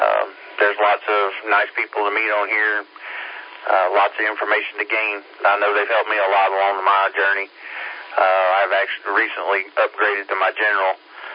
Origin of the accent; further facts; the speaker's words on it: North Carolina, United States; Where I'm at, I was born and raised right here in Transylvania County, North Carolina, and I've seen it grow quite a bit in the 46 years.